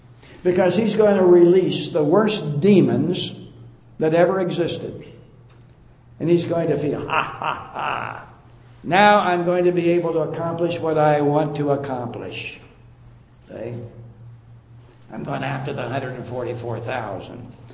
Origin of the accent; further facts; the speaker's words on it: Glendora, California, United States; I was raised in Glendora. Glendora is right against the San Gabriel Mountains, as I'm sure you know.